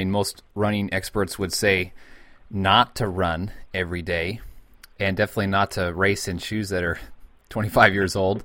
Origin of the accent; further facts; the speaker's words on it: California, United States; now in Missouri, United States; We are. I grew up in California, and my wife grew up in Montana, but we're living in Missouri now.